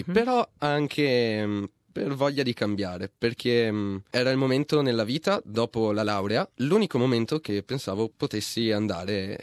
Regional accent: Vicenza, Veneto, Italy; moved away as an adult; now in Australia; Io vengo da Vicenza, in Veneto. Me ne sono scappato appena ho preso la laurea in ingegneria meccatronica. Ho fatto l'università a Padova. Ho fatto contemporaneamente anche il conservatorio a Vicenza con pianoforte.

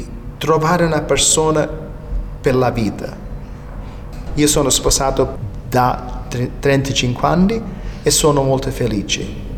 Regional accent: Calabria, Italy; soprattutto sono calabrese, perché sono vissuto in una famiglia che parlava calabrese, che cucinava calabrese e che cantava calabrese

